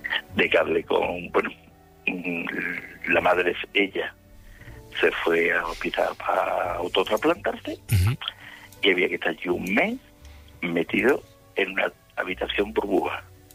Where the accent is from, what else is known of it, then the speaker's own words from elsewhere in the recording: Seville, Andalusia, Spain; Porque yo soy de Sevilla